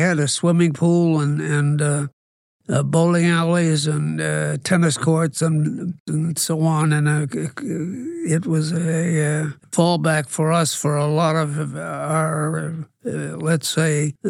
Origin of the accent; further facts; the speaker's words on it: Manila, Metro Manila, Philippines; born there; Yes, I was born in Manila.